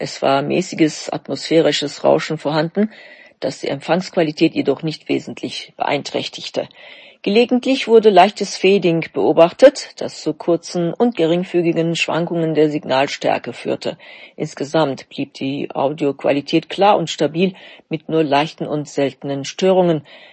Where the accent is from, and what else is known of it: Baku, Azerbaijan; born or raised there; now in Berlin, Germany